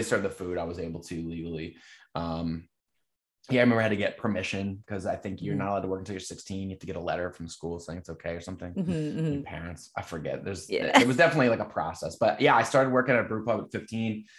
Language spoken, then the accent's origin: English; Pennsylvania, United States; I mean, I grew up in Bucks County and I moved to Philly in 2000.